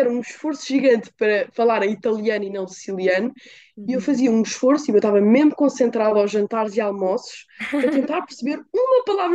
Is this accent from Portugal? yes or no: yes; Portugal; moved away as an adult; eu venho de Portugal, em que eu tenho uma liberdade imensa e tudo, mas cheguei lá a saber, ok, eu continuo a ter 18 anos, continuo a estar a viver fora